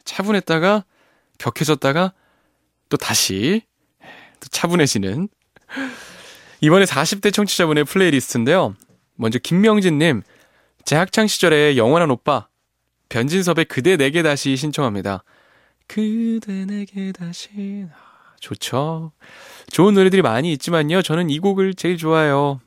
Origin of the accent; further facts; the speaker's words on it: Seoul, South Korea; 저 어렸을 땐 저는 서울에 살았었고